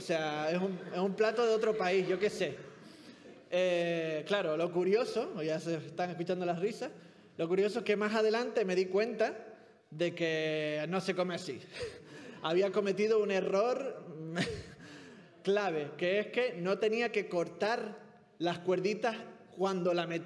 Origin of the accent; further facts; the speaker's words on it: Canary Islands, Spain; accent: Canarian; por mi acento soy canario. Vengo de Canarias, nací allí, mi familia es de allí.